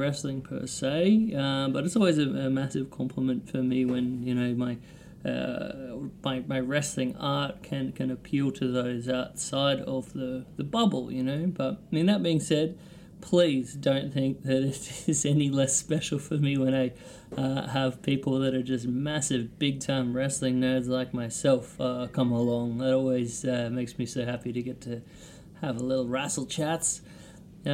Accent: Victoria, Australia; here in Australia. You know, I grew up with a lot of, you know, Italian friends or Greek friends where I grew up in Victoria

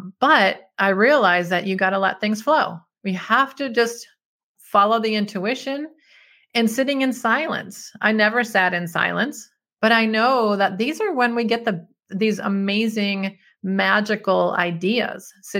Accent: Detroit, Michigan, United States; I'm an engineer from Detroit. Am I crazy?

